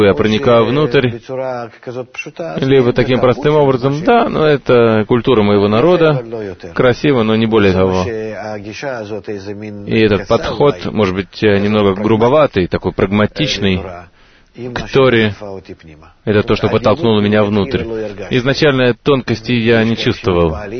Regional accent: Russia; Я родился, вырос в России

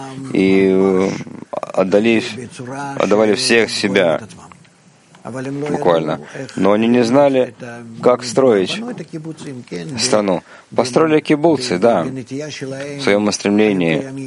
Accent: Israel; Не то, что у меня была когда-то какая-то проблема в том, что я еврей, израильтянин, я это очень люблю

